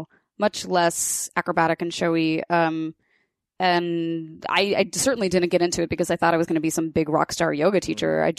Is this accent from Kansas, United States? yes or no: yes; Kansas, United States; I grew up in Kansas but without cell phones or social media.